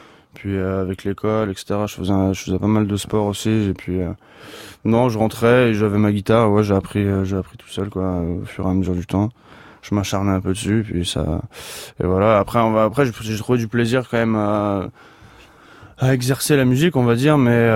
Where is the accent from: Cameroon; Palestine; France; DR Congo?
France; Saint-Étienne, Auvergne-Rhône-Alpes; born there; Et de l'autre côté de ma mère, français, polonais, italien, c'est un peu tout mélangé. Je suis né à Saint-Étienne, comme tout le reste de ma famille, depuis, je pense, trois générations.